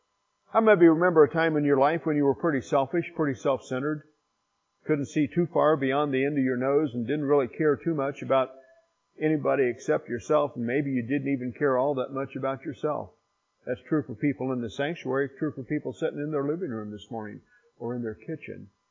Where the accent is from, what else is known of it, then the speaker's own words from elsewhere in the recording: Indiana, United States; moved away as an adult; I'm from Southern Indiana originally. I grew up just the other side of French Lake, graduated from Springs Valley High School. I've been gone from Indiana ever since I graduated, unfortunately, and I only get back for visits